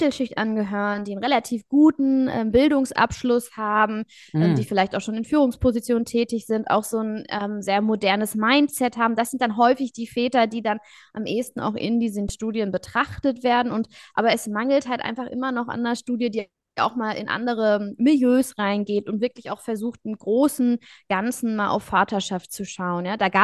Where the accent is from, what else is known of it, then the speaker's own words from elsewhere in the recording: Kiel, Schleswig-Holstein, Germany; ich bin Schleswig-Holsteinerin, ich komme aus Kiel und bin nun nach vielen Jahren auch beruflich wieder nach Kiel zurückgekehrt.